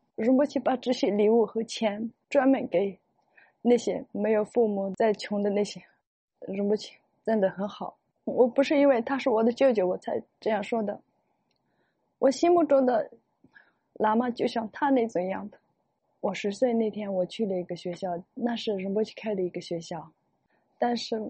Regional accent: Litang, Sichuan, China; born there; moved away; 在我1990年出生在黎塘。

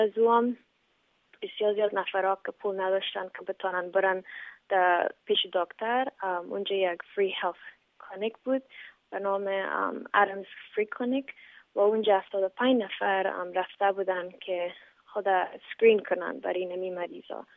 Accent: Afghanistan; now in United States; کوشش میکنم که بفهمن که ما خودم افغان هستیم

